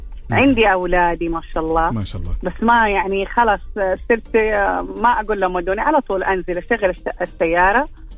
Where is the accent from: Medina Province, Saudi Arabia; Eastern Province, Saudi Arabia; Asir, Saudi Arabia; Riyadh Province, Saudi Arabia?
Medina Province, Saudi Arabia; Medina; أنا من المدينة المنورة.